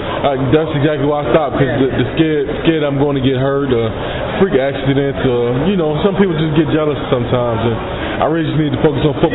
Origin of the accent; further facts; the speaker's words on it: Baltimore, Maryland, United States; I'm from Baltimore, you understand that. It's a blessing making it out them cities.